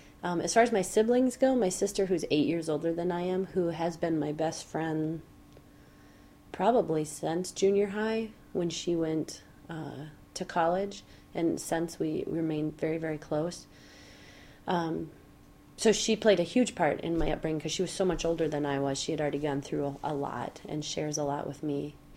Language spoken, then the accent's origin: English; Fargo, North Dakota, United States; also born or lived in Montana; I was raised in Fargo, North Dakota. I should probably point that out. So I was born in Montana, but raised in Fargo when I was four.